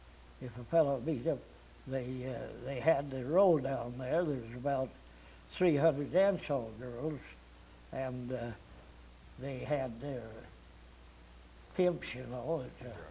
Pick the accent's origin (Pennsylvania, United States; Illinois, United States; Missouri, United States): Missouri, United States; Joplin; now in Silverton, United States; I came from Joplin, St. Joe, Missouri, when I came to Silverton.